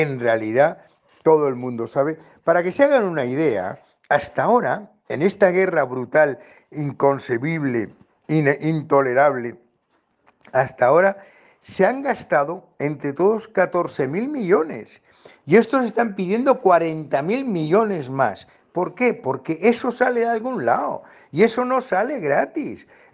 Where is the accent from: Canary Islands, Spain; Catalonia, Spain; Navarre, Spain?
Canary Islands, Spain; los primeros que recibimos el bombazo, los primeros que alcanzamos somos la gente de Canarias.